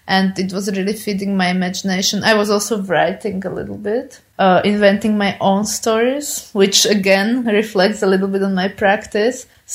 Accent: Bratislava, Bratislava Region, Slovakia; I grew up in Slovakia. I'm from the capital city, Bratislava, but most of my childhood I grew up in this town, which is kind of on the outskirts of Bratislava. I grew up in this very usual housing estate.

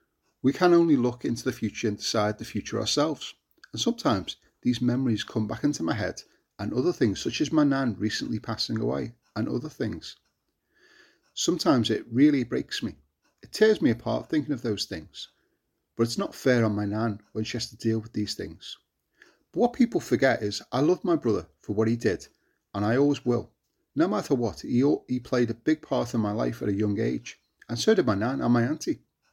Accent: Liverpool, North West England, United Kingdom; I'm from Liverpool, and that's my story growing up.

